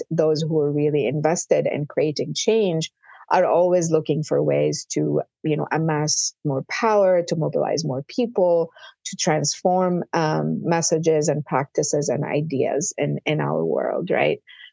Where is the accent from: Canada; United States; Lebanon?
Lebanon; than the moment I grew up in Lebanon, right? And, you know, I grew up in the 70s, 80s.